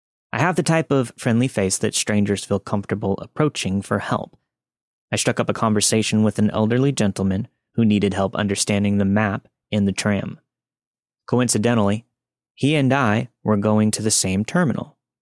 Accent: California, United States; I grew up in the Bay Area, and I've spent a lot of time in cities.

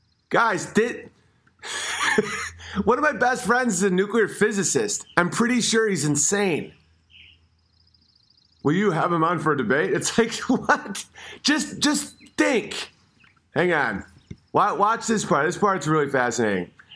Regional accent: Oswego, New York, United States; My hometown of Oswego, New York, had three nuclear power plants

